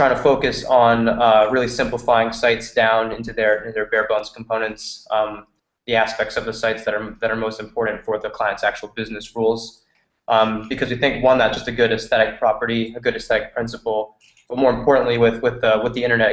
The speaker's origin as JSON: {"language": "English", "region": "New England", "country": "United States", "said": "I'm 29 years old. I'm originally from New England, about 40 minutes north of Boston."}